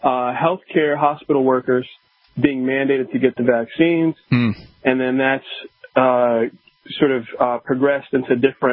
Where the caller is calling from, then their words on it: Portland, Oregon, United States; I'm calling from Portland, Oregon.